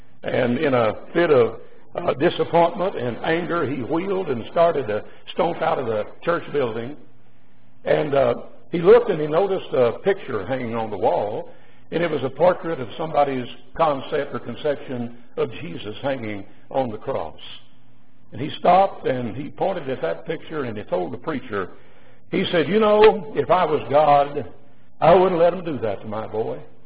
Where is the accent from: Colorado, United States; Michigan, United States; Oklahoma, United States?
Oklahoma, United States; Ada; that was before Walmart came in and took over the grocery business in my hometown of Ada, Oklahoma.